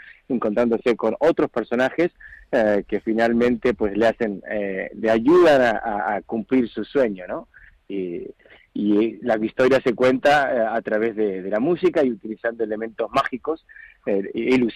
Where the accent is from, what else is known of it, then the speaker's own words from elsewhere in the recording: Buenos Aires, Argentina; born there; Ese viaje pues inicia en un pequeño pueblo de la provincia de Buenos Aires, en Argentina, que es donde yo nací